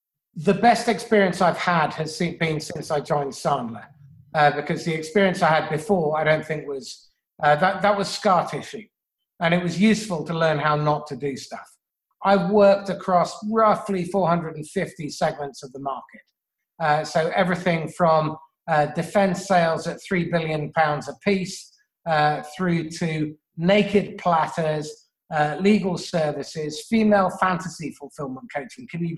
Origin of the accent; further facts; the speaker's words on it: England, United Kingdom; Growing up in England with a funny foreign name and slightly olivey skin in the 1970s and early 80s